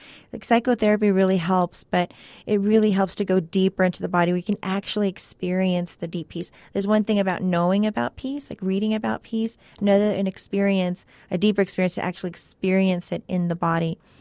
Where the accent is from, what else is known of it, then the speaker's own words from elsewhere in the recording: El Paso, Texas, United States; also born or lived in California; I grew up in California and El Paso.